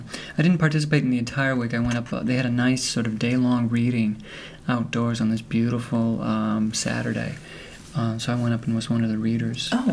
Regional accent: Cedar Rapids, Iowa, United States; also born or lived in Illinois / Indiana / Michigan; No, I'm actually from Cedar Rapids, Iowa.

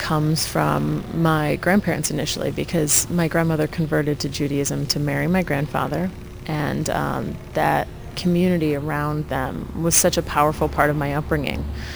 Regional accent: Detroit, Michigan, United States; also born or lived in Orange County; My family has been a part of Detroit for a long time. Though I was born in Orange County, I was raised in Detroit

